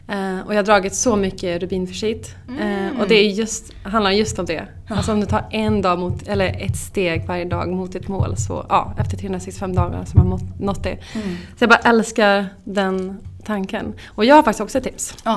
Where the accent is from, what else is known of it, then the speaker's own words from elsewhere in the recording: Skara, Västra Götaland County, Sweden; now in Stockholm, Sweden; jag är från Skara, bor i Stockholm sedan 10 år tillbaka, bor väldigt mycket utomlands också.